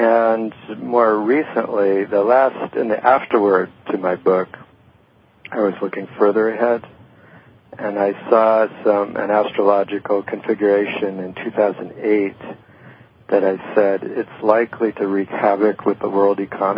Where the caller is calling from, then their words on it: Portland, Oregon, United States; I am currently in Portland, Oregon.